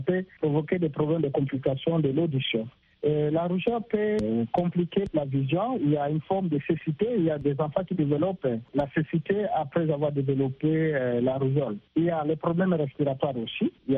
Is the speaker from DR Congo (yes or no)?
yes; DR Congo; Mais chez nous, en République démocratique du Congo, le vaccin que nous utilisons